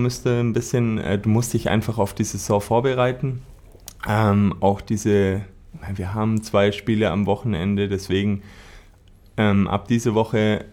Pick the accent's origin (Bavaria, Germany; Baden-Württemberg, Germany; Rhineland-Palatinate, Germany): Baden-Württemberg, Germany; Ulm; Also ich bin gebürtiger Ulmer, bin dann ein bisschen rumgekommen. Ich war auf dem Internat in Füssen, habe in Memmingen gespielt in der Bayernliga.